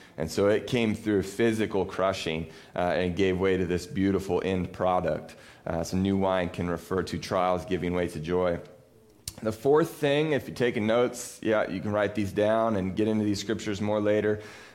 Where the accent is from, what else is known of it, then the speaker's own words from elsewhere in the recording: Cambria, California, United States; now in Texas, United States; and we both grew up in Cambria. We're from Cambria, and we live in Texas now.